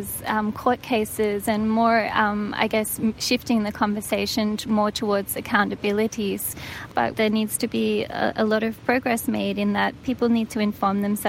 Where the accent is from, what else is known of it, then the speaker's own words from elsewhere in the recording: Australia; So I'm from Australia, and I was so sad to wake up this morning